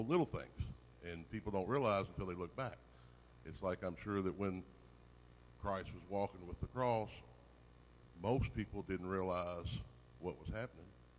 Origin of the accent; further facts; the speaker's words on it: Louisville, Kentucky, United States; I was born and raised in Louisville.